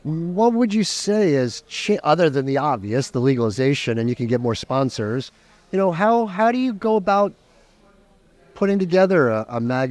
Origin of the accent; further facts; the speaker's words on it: Long Island, New York, United States; I was raised on Long Island. Not a lot of culture in Long Island.